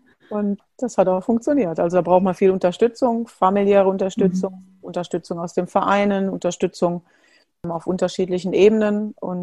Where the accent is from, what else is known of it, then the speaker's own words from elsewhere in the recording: Germany; bin zurück in meine Heimat, bin dort angekommen, wo ich lange für gespielt habe.